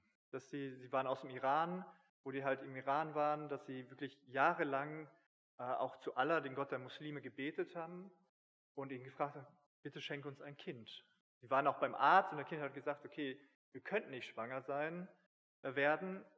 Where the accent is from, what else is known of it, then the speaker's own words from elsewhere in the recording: Plettenberg, North Rhine-Westphalia, Germany; moved away as an adult; also born or lived in Kenya / Athens, Greece; ich bin ursprünglich, komme ich hier aus Plettenberg vom Amfelde